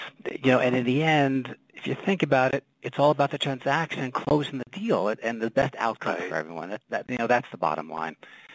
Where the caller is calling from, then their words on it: New York City, New York, United States; Marty, I'm calling from New York City. I'm in Midtown Manhattan right now, Midtown.